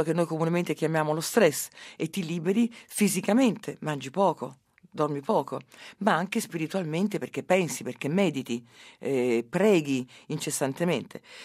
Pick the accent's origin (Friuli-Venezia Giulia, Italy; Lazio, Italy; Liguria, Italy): Lazio, Italy; Rome; sono di Roma, sono romana, c'è anche noi, perché noi siamo cattolici romani.